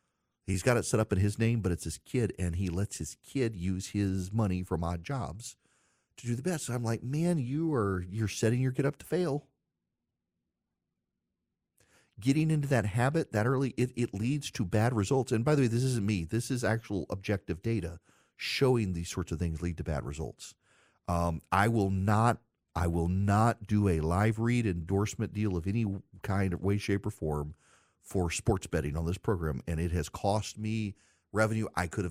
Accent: Louisiana, United States; including my home state of Louisiana

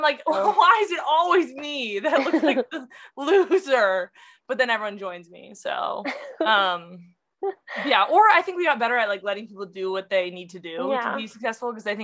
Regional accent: California, United States; I think that's just from growing up in California though.

